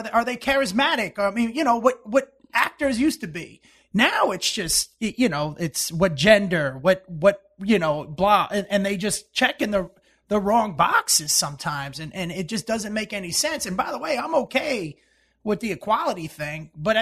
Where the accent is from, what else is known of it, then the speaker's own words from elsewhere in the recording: New Jersey, United States; born there; Well, I was born in New Jersey, mm-hmm. and then, well, I went to 15 different schools, one high